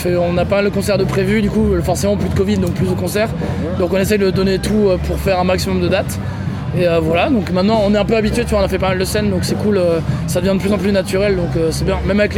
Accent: Château-Gontier, Pays de la Loire, France; on sait d'où on vient, tu vois, on vient de Château-Gontier, donc faut savoir d'où tu viens

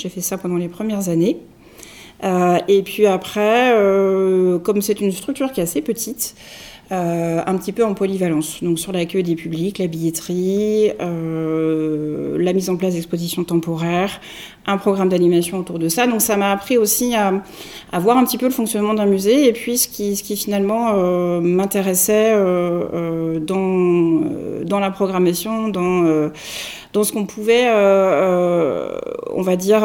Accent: Laval, Pays de la Loire, France; moi, je suis lavalloise, hein, voilà, donc je suis une vraie mayonnaise, voilà, donc j'ai grandi à Laval en Mayenne. Je suis issue d'un milieu agricole, comme beaucoup, je pense, dans ce département.

